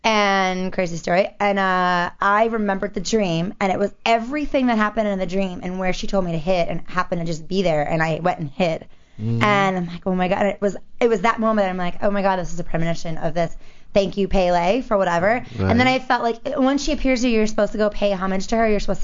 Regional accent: Maryland, United States; where I grew up in Maryland, it's a lot going on over there.

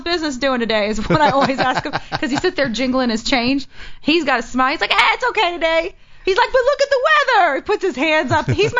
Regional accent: Texas, United States; when you first move here, you're like, oh my gosh, homeless people, because I'm from Texas.

